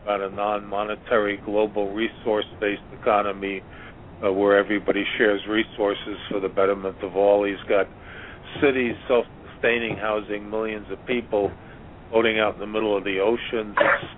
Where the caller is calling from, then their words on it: Virginia, United States; I'm calling from Virginia, and the cat's doing very well.